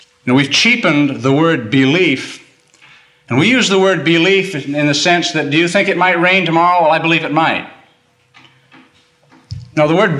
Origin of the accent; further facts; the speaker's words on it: Maine, United States; back in my home state of Maine.